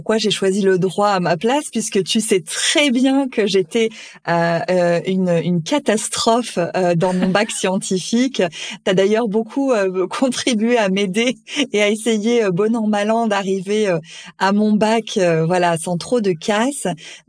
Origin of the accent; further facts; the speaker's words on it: Montpellier, Occitanie, France; donc je suis montpelliéraine d'origine, comme toi. Je suis maman de deux enfants